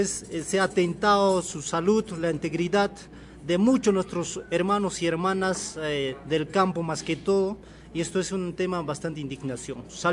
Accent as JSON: {"language": "Spanish", "region": "Cusco", "country": "Peru", "said": "Vengo de Cusco, Perú, con la Coordinadora Nacional Agraria."}